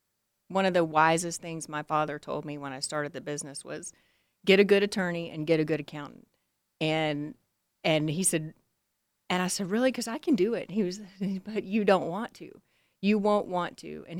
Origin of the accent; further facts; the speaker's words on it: Texas, United States; they were a little harsh toward me because I was young and I was a whippersnapper and I was from Texas and I was safety girl